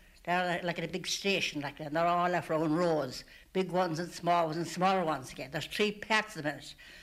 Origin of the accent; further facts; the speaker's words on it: Inishmurray, Connacht, Ireland; I was born and raised in Innismurry